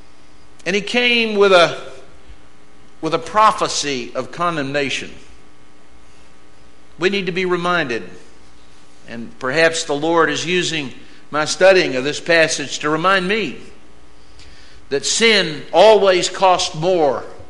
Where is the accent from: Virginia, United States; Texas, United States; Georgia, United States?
Texas, United States; And I guess I'm just Texan enough and mean enough that I don't feel real bad when it happens.